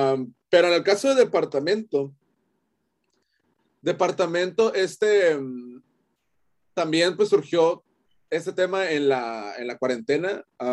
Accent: Tijuana, Baja California, Mexico; quería un departamento del centro de mi ciudad, o sea, como acá en el centro de Tijuana.

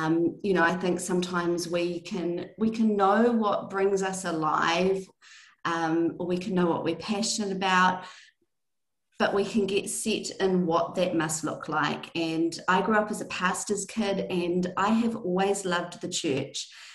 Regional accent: New Zealand; I am a Kiwi or a New Zealand girl living in Auckland by the beach

